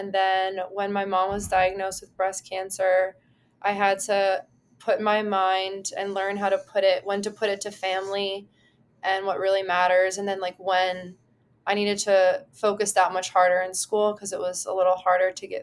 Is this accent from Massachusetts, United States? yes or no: yes; Lawrence, Massachusetts, United States; now in Philadelphia, United States; Okay, so I am 23 years old. I'm from Lawrence, where my aunt Kathy's from and my mom's from. I moved to Philadelphia, where I work.